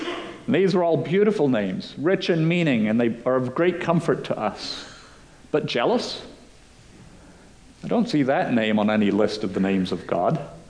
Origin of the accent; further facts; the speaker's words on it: Thailand; growing up in Thailand